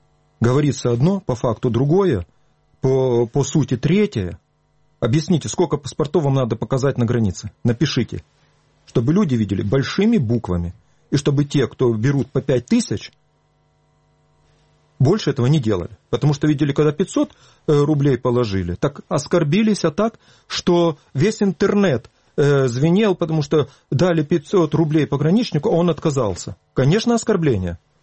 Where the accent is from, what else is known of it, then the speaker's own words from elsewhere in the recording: Crimea, Ukraine; Я коренной крымчанин, я родился в Крыму. В Крыму могилы моих прадедов, дедов. Я остаюсь в Крыму. Это моя территория, это моя земля, это моя родина. Там, где я родился.